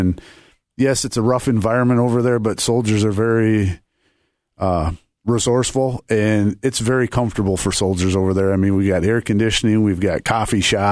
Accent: Minnesota, United States; I come from Minnesota and the people in Minnesota have got your back every time you leave.

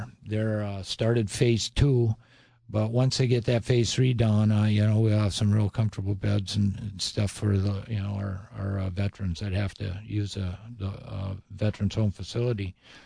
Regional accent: Granite Falls, United States; we lost one of our young men from Granite Falls, my hometown.

